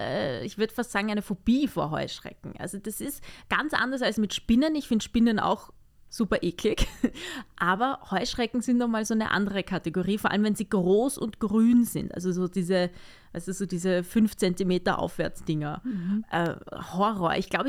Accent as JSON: {"language": "German", "region": "Lower Austria", "country": "Austria", "tie": "born or raised there", "said": "als ich bin aufgewachsen in Niederösterreich, so am Stadtrand von Wien, und wir hatten das Glück, echt einen schönen Garten zu haben."}